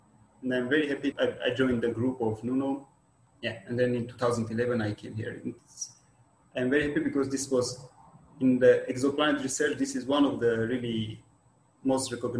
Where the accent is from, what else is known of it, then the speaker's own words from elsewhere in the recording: Armenia; English is a second language; now in Porto, Portugal; So I came from Armenia, where I did my PhD in 2009